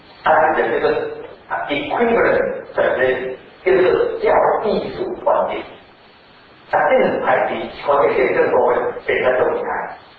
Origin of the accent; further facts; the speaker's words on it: Taiwan; 可是这我们来讲我们台湾人来讲我们跟羊的关系其实没有那么密切